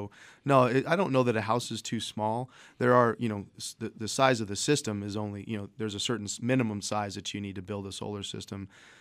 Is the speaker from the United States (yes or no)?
yes; Gila Bend, Arizona, United States; My parents' house in Gila Bend, got to get a shout out to my hometown, Gila Bend.